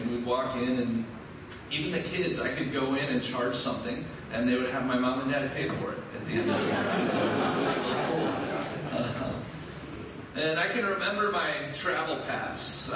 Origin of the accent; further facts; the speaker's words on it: Ohio, United States; my wife and I grew up in Northwest Ohio